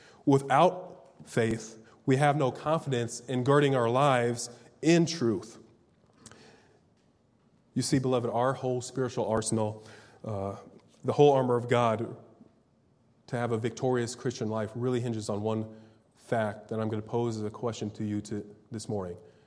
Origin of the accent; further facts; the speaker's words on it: Minnesota, United States; I'm from Minnesota, so I know this.